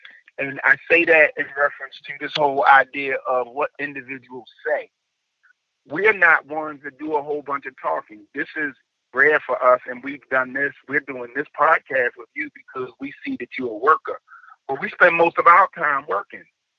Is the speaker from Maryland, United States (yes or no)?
yes; Baltimore, Maryland, United States; Growing up in West Baltimore, I grew up with I'm a junior, but I don't know who senior is.